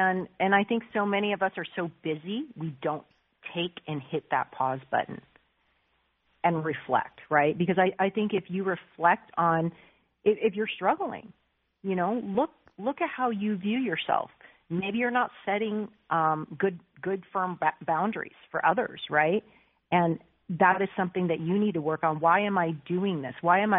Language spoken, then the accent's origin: English; United States; born there; I was born in the States, so my perspective was way different than theirs